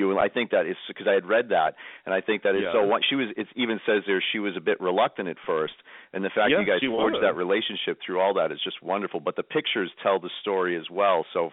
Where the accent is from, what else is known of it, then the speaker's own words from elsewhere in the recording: Boston, Massachusetts, United States; I'm from Boston.